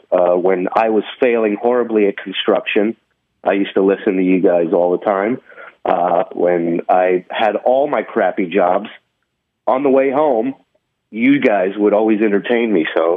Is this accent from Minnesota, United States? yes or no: no; California, United States; moved away; also born or lived in Israel; Oh, yeah. I grew up in California.